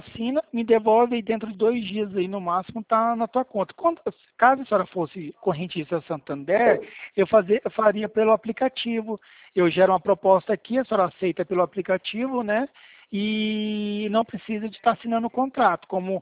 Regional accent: Mato Grosso do Sul, Brazil; Eu sou de Mato Grosso do Sul, tá?

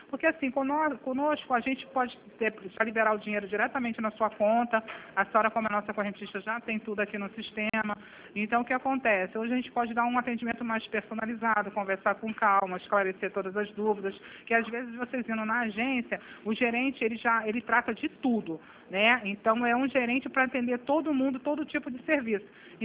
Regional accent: Nova Iguaçu, Rio de Janeiro, Brazil; eu sou aqui de Nova Iguaçu mesmo

